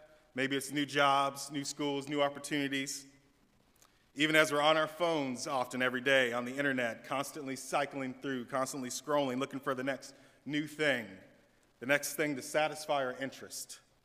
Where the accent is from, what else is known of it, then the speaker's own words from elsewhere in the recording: California, United States; born there; also born or lived in Illinois / Tennessee; I was born in California, moved to Illinois, moved back to California, moved back to Illinois, down to Tennessee, back to California, and finally back to Illinois.